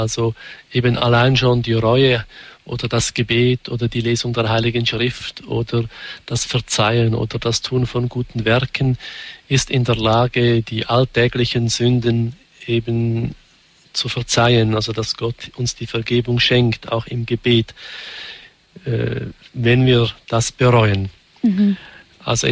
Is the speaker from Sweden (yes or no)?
no; Switzerland; Zum Beispiel bei uns in der Schweiz ist das Freitagsgebot so modifiziert